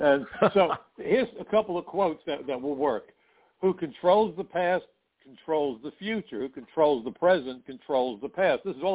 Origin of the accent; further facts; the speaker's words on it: New York City, New York, United States; And, you know, I'm from New York City, the biggest city in the United States. I happen to be Jewish.